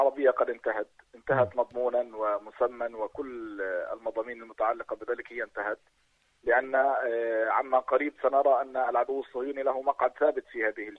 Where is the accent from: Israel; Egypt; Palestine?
Palestine; ولذلك نحن كفلسطينيين نعول في معركتنا وفي مواجهتنا